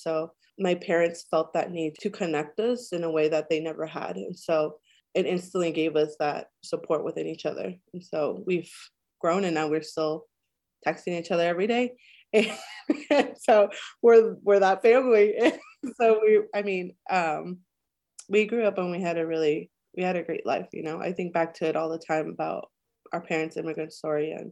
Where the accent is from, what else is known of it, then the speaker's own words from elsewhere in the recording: Compton, California, United States; So I was born in California. So I'm an LA born child, raised in Compton, which it always throws people off.